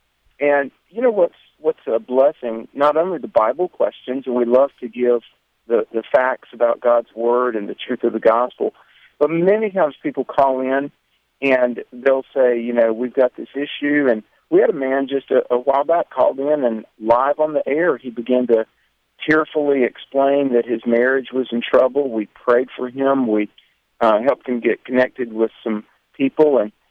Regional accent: the South, United States; accent: Southern; We're from the South, so I guess we sound Southern.

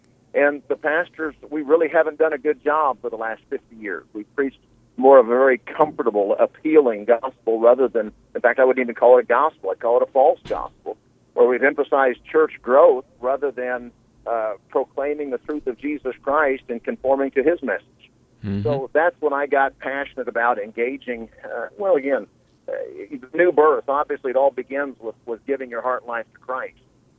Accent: Edmonton, Alberta, Canada; I actually live in my hometown of Edmonton.

